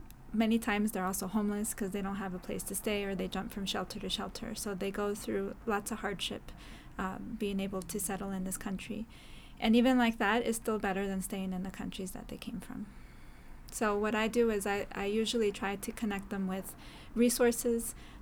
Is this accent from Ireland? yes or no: no; El Salvador; now in United States; They come from El Salvador, where I'm from